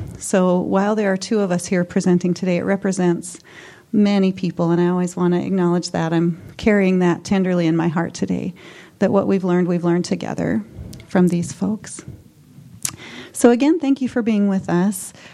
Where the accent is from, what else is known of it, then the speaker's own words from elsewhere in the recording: Boise, Idaho, United States; So we're from Boise, Idaho, and Mama Yvette and I, we do quite a bit of different types of work there together.